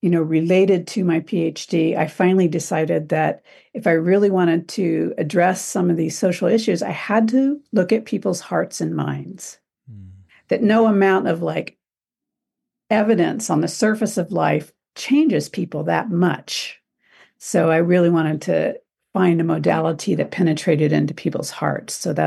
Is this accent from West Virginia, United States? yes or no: yes; Morgantown, West Virginia, United States; also born or lived in Europe / California; I'm actually from Morgantown, West Virginia.